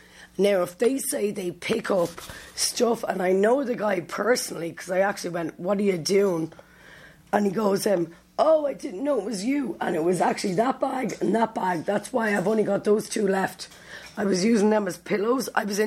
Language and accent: English; Scotts Valley, California, United States; And then me being from Scotts Valley, even though I'm Irish